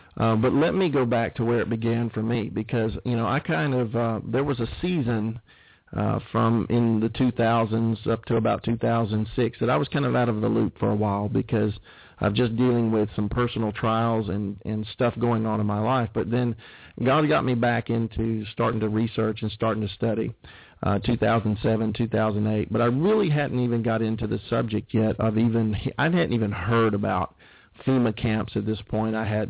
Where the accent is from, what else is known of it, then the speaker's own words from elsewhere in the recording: Auburn, Alabama, United States; wants me to move back to my hometown of Auburn, Opelika, Alabama, and start a church.